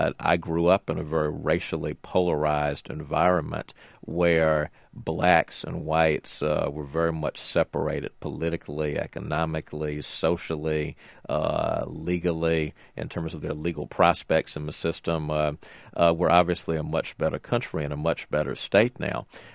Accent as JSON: {"language": "English", "town": "Montgomery", "region": "Alabama", "country": "United States", "tie": "born or raised there", "said": "Growing up in the South, unfortunately, you're all too accustomed to stories about racial violence. I grew up in Montgomery, Alabama."}